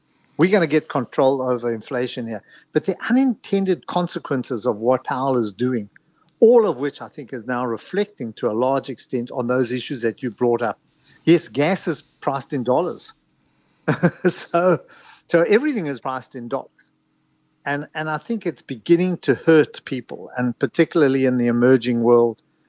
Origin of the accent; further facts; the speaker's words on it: South Africa; now in United States; I suddenly realized how poor I am as a South African in America.